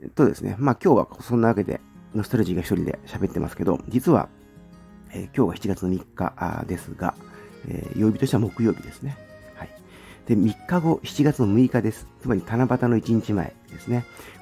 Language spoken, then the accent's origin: Japanese; Ichikawa, Chiba, Japan; 千葉県市川市で生まれ育って、今も住んでいるものでございます。